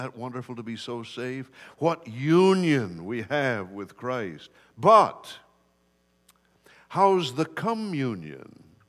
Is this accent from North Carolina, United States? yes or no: no; Michigan, United States; It's called the Big Mac Bridge in Michigan. I grew up in Michigan